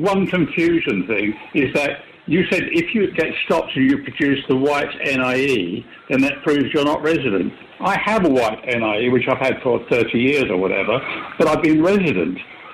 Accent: Ireland; Yeah, well, as an Irishman, I'm not interested.

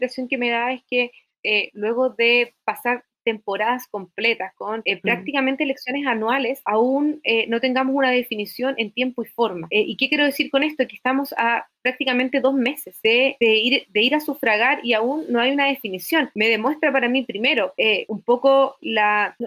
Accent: Chile; donde defendimos nuestros ideales que tenemos como chilenos

